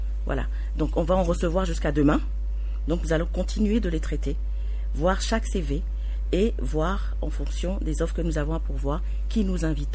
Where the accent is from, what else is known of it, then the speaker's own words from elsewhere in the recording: Togo; puisque nous sommes togolais